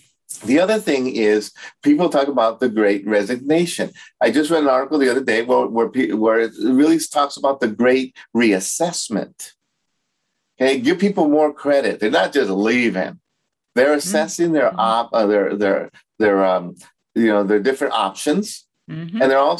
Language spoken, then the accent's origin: English; Los Angeles, California, United States; And so growing up in East L.A., East L.A., California